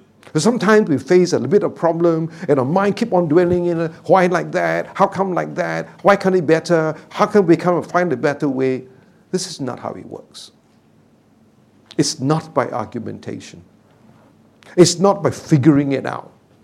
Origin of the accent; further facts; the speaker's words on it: Singapore; Singapore is not kind to people outside our country. You go into hospital here, it's always first class